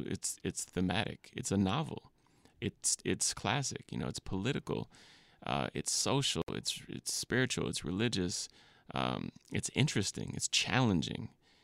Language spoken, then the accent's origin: English; Minneapolis, Minnesota, United States; of course, I'm from Minneapolis, so … was huge, you know, and seeing him around town